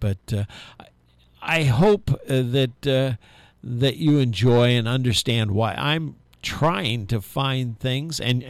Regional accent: South Bend, Indiana, United States; I was raised in South Bend, Indiana, as a young person. I went to three different high schools, not because I was stupid.

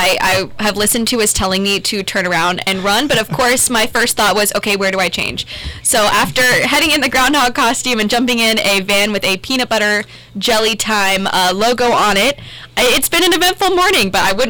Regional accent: Coshocton, Ohio, United States; And in a bowling alley in my hometown of Coshocton, I looked at my mom and said, I'm going to be Miss Ohio.

